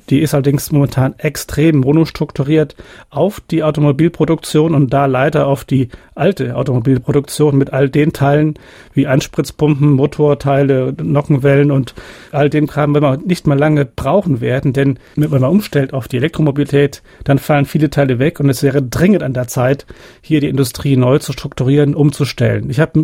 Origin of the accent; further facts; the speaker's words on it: Saarland, Germany; wenn man über den Tellerrand hinausguckt als Saarländer, muss man doch erkennen, dass unser Standort und die Zukunft doch ganz stark davon abhängt